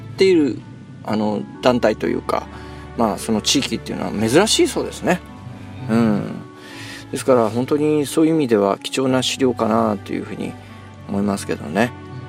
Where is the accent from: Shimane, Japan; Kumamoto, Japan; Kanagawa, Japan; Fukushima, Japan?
Fukushima, Japan; 私も福島の出身でございますけれども